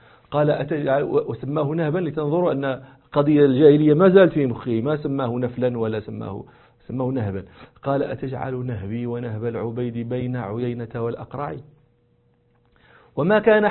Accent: Morocco; من الأمثال التي يذكرها الناس عندنا في المغرب

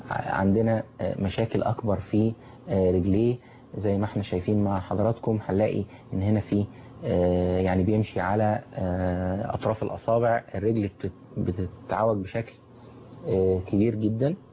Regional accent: Egypt; احنا عندنا هنا في مصر

